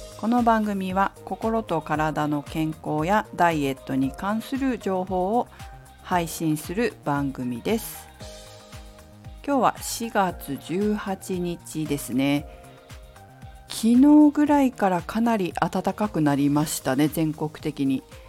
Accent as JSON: {"language": "Japanese", "region": "Fukushima", "country": "Japan", "said": "福島出身なのに寒いのが苦手ってどういうことなのと思う方いらっしゃると思うんですけど"}